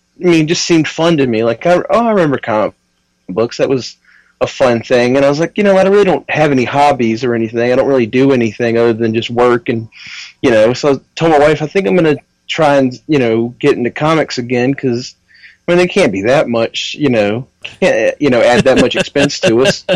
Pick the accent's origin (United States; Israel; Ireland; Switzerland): United States; Portsmouth, Virginia; I am from Portsmouth, Virginia, right close to the border to North Carolina, about 20 minutes from the ocean.